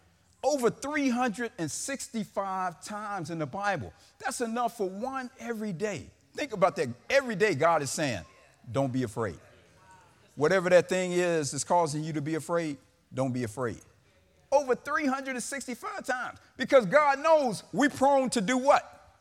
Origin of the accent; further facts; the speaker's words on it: Chicago, Illinois, United States; also born or lived in Mississippi; You know, I grew up in Chicago by way of Mississippi to the old Magnolia. I love all my Magnolia brothers and sisters. But I grew up in Chicago, right?